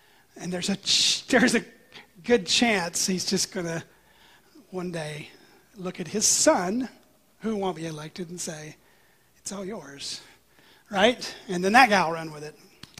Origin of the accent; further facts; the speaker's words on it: United States; And because I'm American and because I'm human, my first thought was, look at that propaganda.